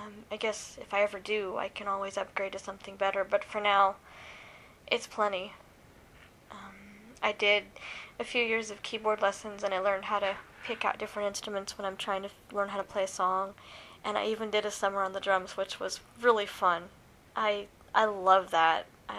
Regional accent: East Coast, United States; now in Missouri, United States; I grew up mostly on the East Coast. Well, I did grow up on the East Coast. I had never lived in a different time zone until I moved here to Missouri.

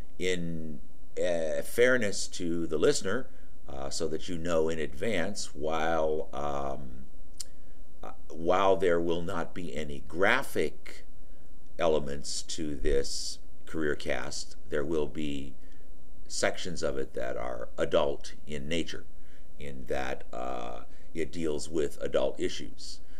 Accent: Santa Monica, California, United States; born there; I was born in Santa Monica, California.

